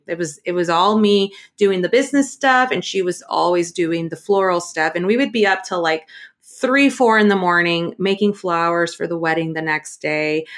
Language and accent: English; Mexico; I'm actually from Mexico.